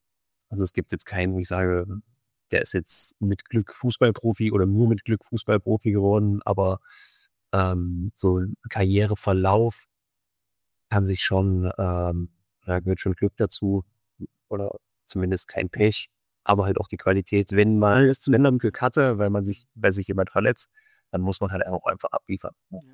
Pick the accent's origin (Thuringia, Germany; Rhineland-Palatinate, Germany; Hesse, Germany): Thuringia, Germany; Jena; also ich komme aus Jena